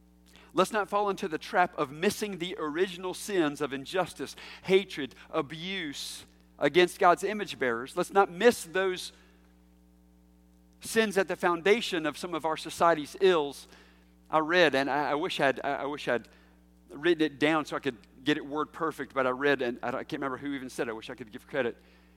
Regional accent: Charlotte, North Carolina, United States; I grew up white in Charlotte, North Carolina.

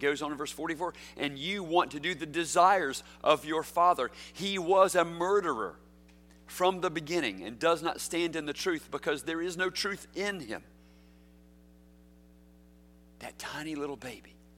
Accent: the South, United States; You know, I was born and reared in the South. You can probably tell from the way I talk.

